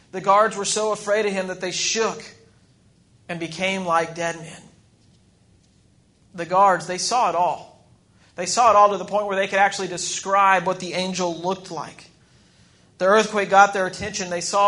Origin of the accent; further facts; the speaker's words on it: Texas, United States; I'm from Texas, so I still wear jeans.